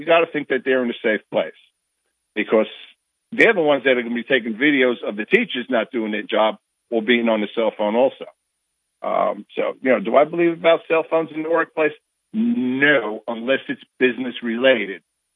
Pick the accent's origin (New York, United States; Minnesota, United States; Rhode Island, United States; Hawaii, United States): New York, United States; I didn't have any tornadoes where I grew up in New York